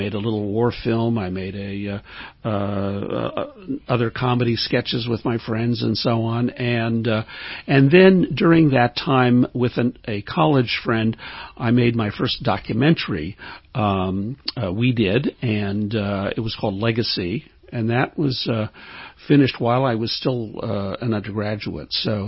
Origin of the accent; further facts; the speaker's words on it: Detroit, Michigan, United States; Yes, I grew up in Detroit, Michigan.